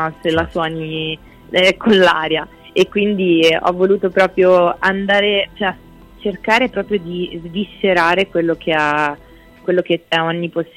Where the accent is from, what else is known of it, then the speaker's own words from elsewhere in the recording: Torre del Lago Puccini, Tuscany, Italy; tra Lucca e Pisa, insomma, dove sono cresciuta, a Torre del Lago Puccini per la precisione